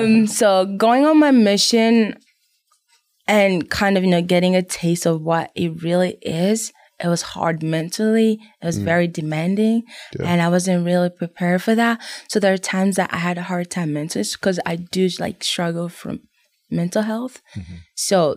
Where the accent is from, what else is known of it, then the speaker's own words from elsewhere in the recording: Kentucky, United States; So I'm from Kentucky, but originally from Africa. I have 5 siblings, including myself. My whole family live in Kentucky. I'm here in Utah, going to BYU